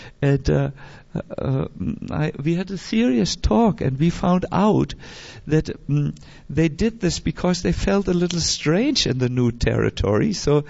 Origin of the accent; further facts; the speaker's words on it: Germany; because I'm from Germany and we are chronically impolite